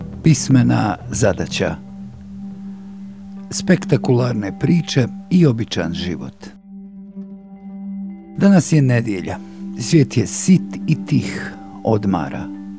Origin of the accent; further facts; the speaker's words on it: Herzegovina, Bosnia & Herzegovina; Iako sam odrastao u Hercegovini